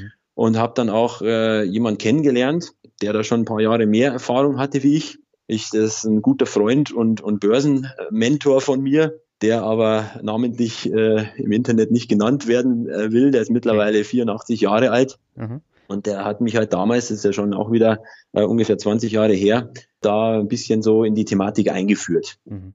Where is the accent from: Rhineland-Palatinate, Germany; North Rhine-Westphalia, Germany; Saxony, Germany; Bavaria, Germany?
Bavaria, Germany; ich komme aus Oberbayern, aus der Nähe von Ingolstadt.